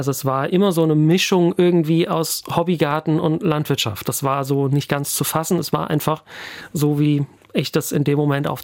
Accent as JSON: {"language": "German", "region": "Hesse", "country": "Germany", "said": "mit dem Land Hessen oder mit dem Kreis Offenbach, wo ich herkomme"}